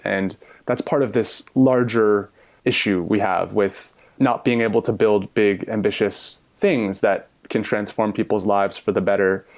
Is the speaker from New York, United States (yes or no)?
no; San Francisco, California, United States; So I grew up in San Francisco.